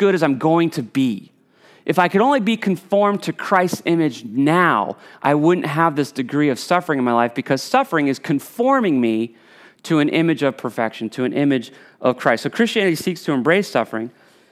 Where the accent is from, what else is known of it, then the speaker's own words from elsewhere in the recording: Preston, Connecticut, United States; When I was a boy, probably the greatest ill that I ever suffered growing up in Preston was the fact that I was just incredibly bored.